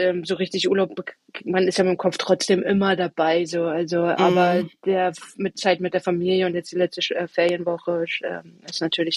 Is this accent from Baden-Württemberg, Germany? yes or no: no; Rostock, Mecklenburg-Vorpommern, Germany; now in Potsdam, Germany; Rostock ist einfach meine Heimat. Da bin ich groß geworden. Es zieht mich dann als Küstenkind immer hier wieder her. Und Potsdam ist aber mein Zuhause.